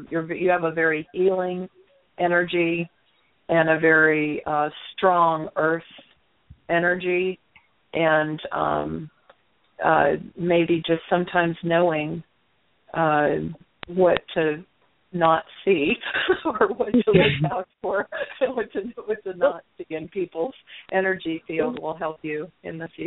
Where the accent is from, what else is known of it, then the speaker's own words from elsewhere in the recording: United States; Well, I'm just because I'm American, I'm not going to eat you, you know.